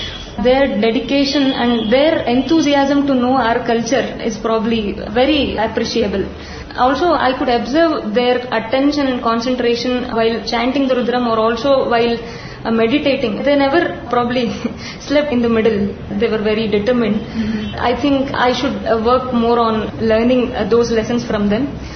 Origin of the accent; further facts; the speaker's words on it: Shimoga, Karnataka, India; English is a second language; I am from Shimoga.